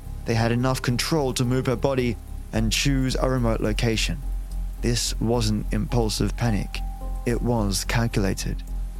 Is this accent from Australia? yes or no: yes; Perth, Western Australia, Australia; Perth, a city that was then slower, smaller, and more intimate, and I should know because it was my hometown.